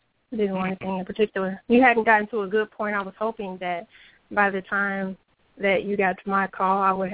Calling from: Las Vegas, Nevada, United States; I'm calling from Las Vegas.

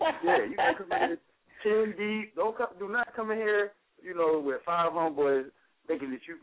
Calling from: College Park, United States; I'm calling from College Park.

